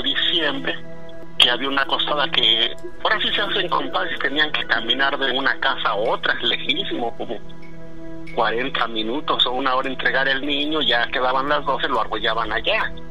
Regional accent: Tlaxcala, Mexico; also born or lived in Mexico City; yo nací en la Ciudad de México, o sea, pero después mis padres nos fuimos a construir una casita ahí en una ranchería, ahí del estado de Tlaxcala, una casita por aquí, una casita por allá, todo retirado.

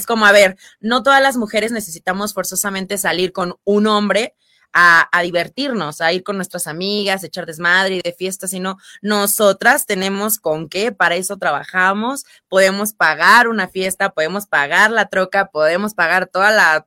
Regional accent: Cuernavaca, Morelos, Mexico; now in Mexico City, Mexico; Yo soy originaria de Cuernavaca, Morelos.

